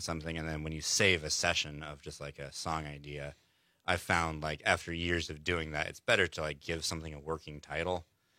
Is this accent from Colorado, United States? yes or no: yes; Cortez, Colorado, United States; moved away as an adult; I'm from Colorado. I grew up in Cortez, Colorado. Moved out here for school.